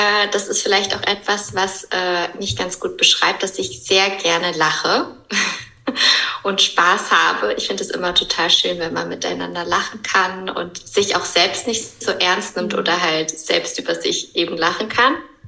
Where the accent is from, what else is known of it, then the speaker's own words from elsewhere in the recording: Höhr-Grenzhausen, Rhineland-Palatinate, Germany; also born or lived in Cologne, Germany; Haben vorher in Köln gewohnt, ursprünglich komme ich aber aus dem Westerwald